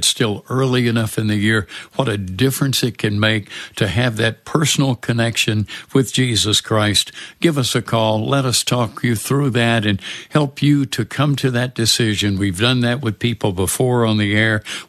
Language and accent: English; Alabama, United States; for those of us in Texas, or I'm from Alabama originally